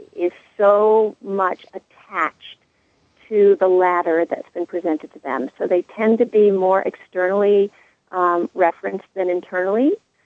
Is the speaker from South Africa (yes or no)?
no; Canada; The same thing happens in the north. I'm Canadian.